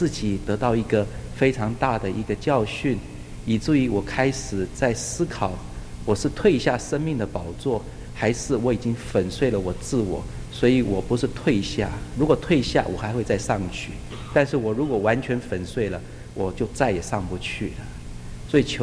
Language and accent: Chinese; Singapore; also born or lived in Taiwan / United States; 我是一个在台湾出生，在新加坡长大，在美国受教育，完全跟中国没有关系的人，但是神也呼召了我到大陆